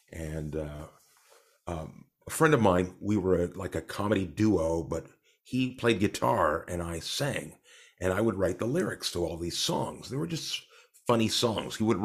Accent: Winnipeg, Manitoba, Canada; born there; I was born in Winnipeg, Manitoba.

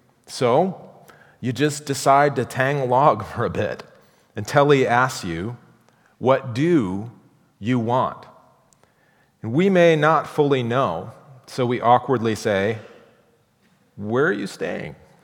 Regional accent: Midwest, United States; As a kid growing up in the Midwest, raised by teetotaling Baptist parents

